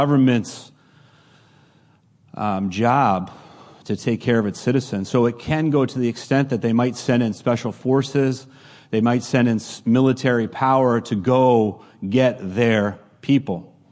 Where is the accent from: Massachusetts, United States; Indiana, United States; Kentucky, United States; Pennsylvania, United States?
Massachusetts, United States; Pittsfield; born there; Now, when I was born in Pittsfield, Massachusetts.